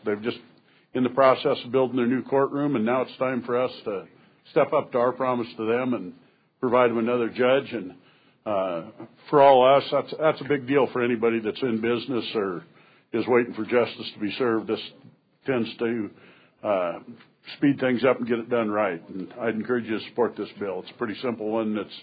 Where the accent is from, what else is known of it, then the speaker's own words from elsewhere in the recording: Wyoming, United States; I'd like to point out, to start with, I'm from Crook County, not a county of crooks.